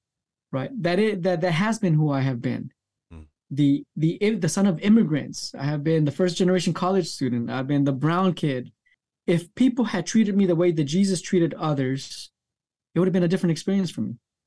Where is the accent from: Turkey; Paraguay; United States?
United States; born there; Actually, when I go to Nicaragua, I'm the other because I was born in the States.